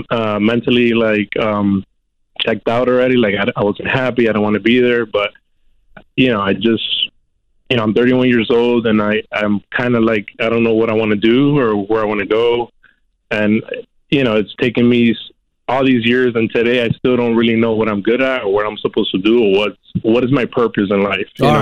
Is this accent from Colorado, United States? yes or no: no; Florida, United States; now in Orlando, United States; I am from Florida. I just recently moved from Miami to Orlando about 3 months ago.